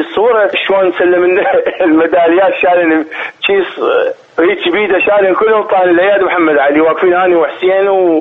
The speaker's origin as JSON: {"language": "Arabic", "country": "Iraq", "moved": "as an adult", "said": "طلعت من الثمانين من العراق عمري 22 سنه 21 سنه"}